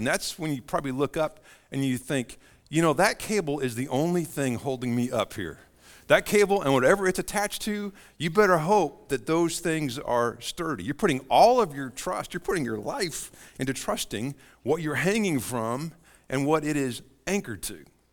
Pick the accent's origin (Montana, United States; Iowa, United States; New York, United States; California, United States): Montana, United States; I talk way too much about being from Montana. Y'all know I'm from Montana.